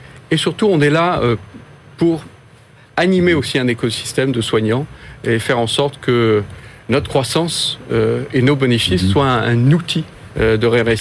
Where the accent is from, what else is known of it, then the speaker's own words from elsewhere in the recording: south of France, France; Moi, je suis originaire du Sud, donc je travaillais à Marseille.